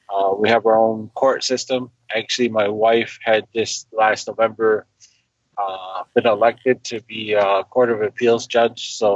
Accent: Ohio, United States; My clan is Beaver and that I'm from Ohio or for Allegheny Territory.

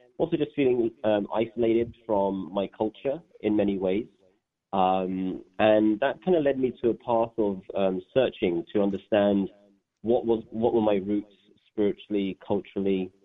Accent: Leeds, Yorkshire and the Humber, United Kingdom; I was born and raised in England, and I know that you have a special place for England in your heart. I was born in Northern England in a town called Leeds. My parents were immigrants to England.

